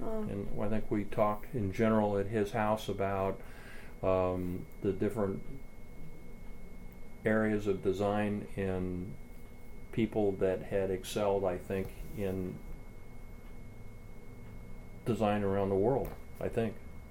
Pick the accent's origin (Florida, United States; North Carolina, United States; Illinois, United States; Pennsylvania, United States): Florida, United States; Miami; born there; The short version is that I was born in Miami in 1941.